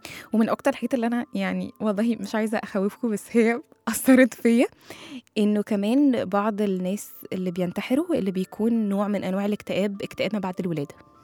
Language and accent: Arabic; Egypt; أو زي ما احنا كده بنقول كمصريين سدد نفسه